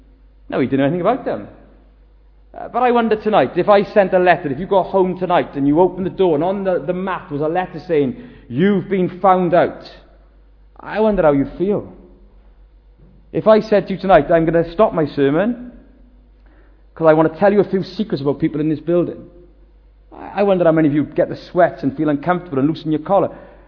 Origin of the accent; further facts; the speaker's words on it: Wales, United Kingdom; I'm from the Welsh Valley, so I can look after myself